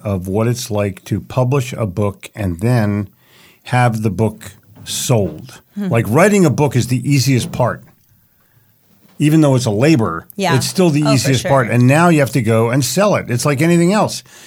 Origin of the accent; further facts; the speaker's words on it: Philadelphia, Pennsylvania, United States; We have just completed an amazing show in Philadelphia and my hometown where I had food.